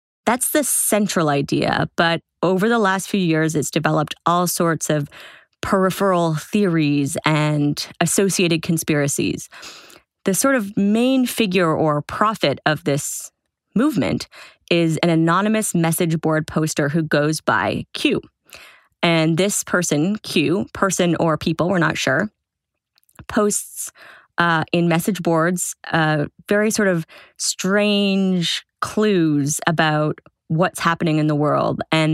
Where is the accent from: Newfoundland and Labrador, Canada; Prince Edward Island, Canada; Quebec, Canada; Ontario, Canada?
Ontario, Canada; Toronto; Earlier this fall, I was back in my hometown of Toronto